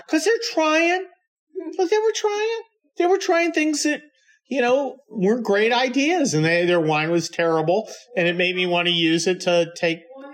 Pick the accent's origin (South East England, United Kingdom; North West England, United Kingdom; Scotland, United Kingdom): Scotland, United Kingdom; I'm Scottish, so I can call it whatever the hell I damn well please.